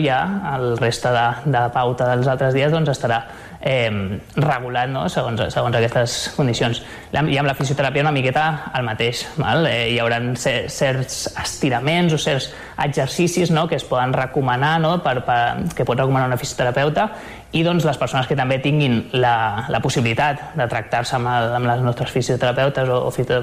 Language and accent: Catalan; Barcelona, Catalonia, Spain; now in Sant Cugat, Spain; Jo tinc 30 anys ara mateix, vaig néixer a Barcelona, però ja quan vaig anar a l'ESO, o sigui als 12 anys, vaig començar a viure aquí a Sant Cugat